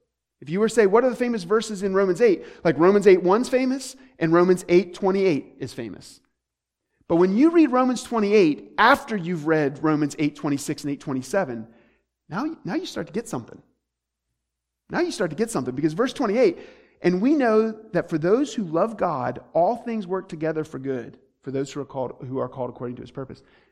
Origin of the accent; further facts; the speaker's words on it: Michigan, United States; we're from Michigan.